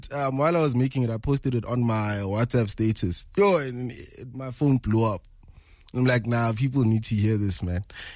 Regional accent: Katlehong, Gauteng, South Africa; I used to get gigs. I'm from Kukatlong.

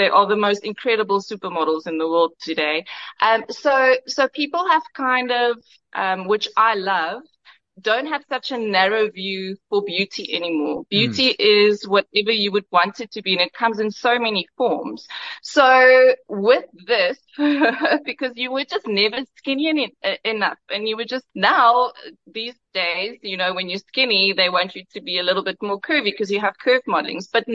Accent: Karoo, South Africa; I'm a self-proclaimed farm girl. Well, self-proclaim it, but I'm from the Karoo. My dad was a farmer.

